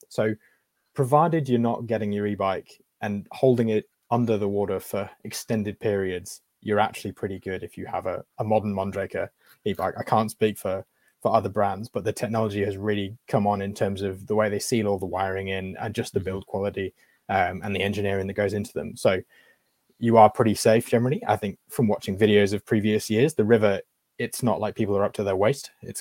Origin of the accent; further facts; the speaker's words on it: United Kingdom; now in New Zealand; As a Brit that's come over, I can't believe how good the sporting and competitive scene over here is.